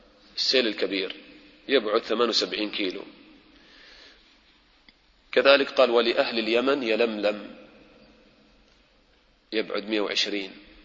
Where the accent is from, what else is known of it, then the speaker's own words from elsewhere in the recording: United Arab Emirates; يعني أنا الآن مثلا من أهل الإمارات، الميقات وين يكون؟ ميقات الإمارات من وين؟